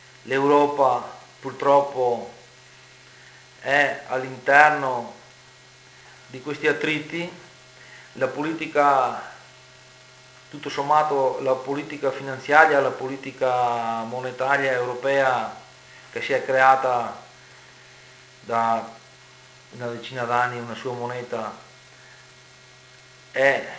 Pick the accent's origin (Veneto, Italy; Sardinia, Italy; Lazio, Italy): Veneto, Italy; Ecco, dunque, per noi come veneti, questo momento di crisi, questo momento che potrebbe essere da un certo punto di vista oscuro, potrebbe aprire delle nuove vie